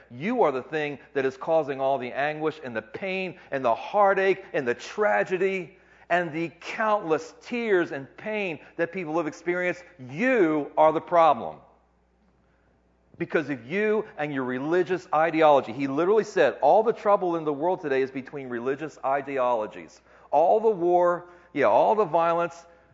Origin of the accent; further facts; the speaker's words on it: United States; I'm starting to feel good that I'm an American.